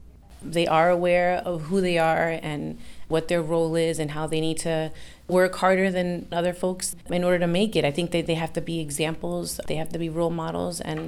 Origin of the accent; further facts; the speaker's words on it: New Jersey, United States; now in Florida, United States; I was born and raised in New Jersey. My parents are from Colombia, South America. My mom moved here in the 60s. And I was born in the 70s, and I've been in Southwest Florida since 2000. I definitely grew up in a poor neighborhood.